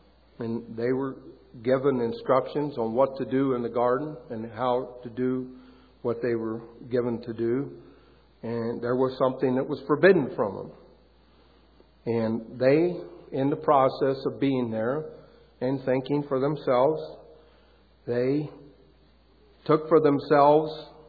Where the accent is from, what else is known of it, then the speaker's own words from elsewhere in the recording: the South, United States; And since I'm from the South, I really got a kick out of the way it sounds.